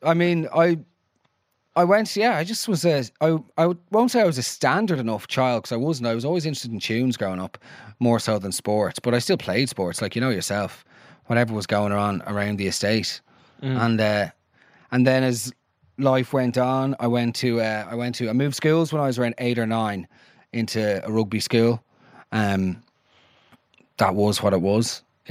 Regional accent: Cabinteely, Leinster, Ireland; I'm from Cabinteely, originally. Grew up, went to St. Bridget's Boys School, National School in Cabinteely.

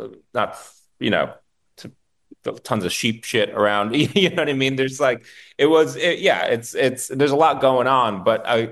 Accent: United States; I think, especially as an American, doesn't happen that often.

